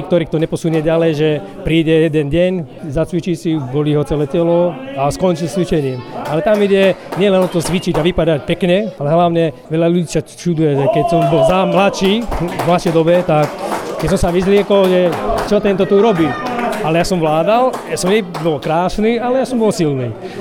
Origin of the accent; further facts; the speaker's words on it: Krupina, Banská Bystrica Region, Slovakia; pochádzam z Krupiny